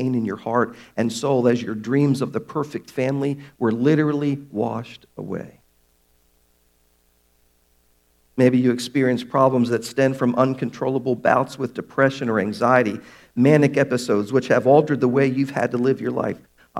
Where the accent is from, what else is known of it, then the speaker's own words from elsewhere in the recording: Baltimore, Maryland, United States; As you know, I'm from Baltimore. I've been over that bridge.